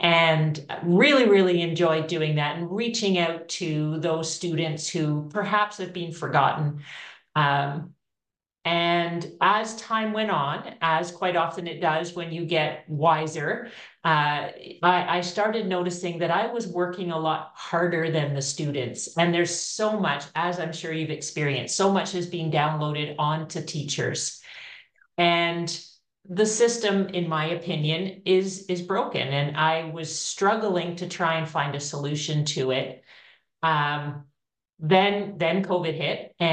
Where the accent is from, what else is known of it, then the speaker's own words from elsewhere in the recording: Canada; I am from Canada.